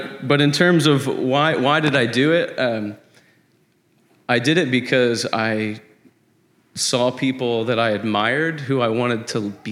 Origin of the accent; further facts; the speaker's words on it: Jamaica; born there; I was born in Jamaica.